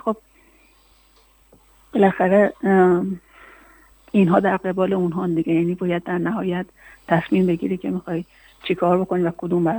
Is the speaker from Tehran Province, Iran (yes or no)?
no; Hamadan, Iran; ما اگر در همدان بزرگ شدیم و از خدمات این شهر استفاده کردیم تا به جایی برسیم